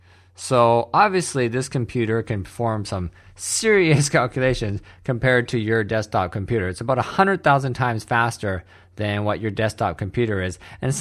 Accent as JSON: {"language": "English", "country": "Canada", "said": "I was living in Germany for a while and wasn't really digging that too much. So I went back to my home country of Canada"}